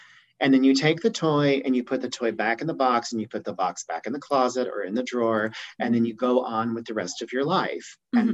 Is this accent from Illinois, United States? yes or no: yes; Illinois, United States; now in New York, United States; I grew up in rural Southern Illinois and went to a state school 10 minutes from my hometown.